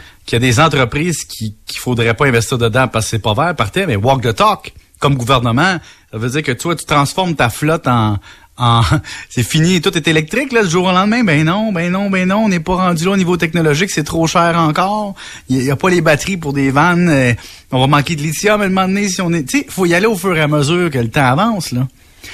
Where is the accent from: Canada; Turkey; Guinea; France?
Canada; Salaberry-de-Valleyfield, Quebec; Tu sais que moi, je viens de Valleyfield